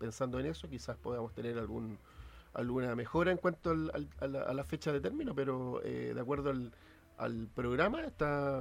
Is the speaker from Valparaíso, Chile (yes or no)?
yes; Valparaíso, Chile; also born or lived in Quilpué; yo soy oriundo acá de la región, nací circunstancialmente en Quilpué, pero prácticamente mucha parte de mi vida, desde mi niñez hasta adolescencia, en Valparaíso.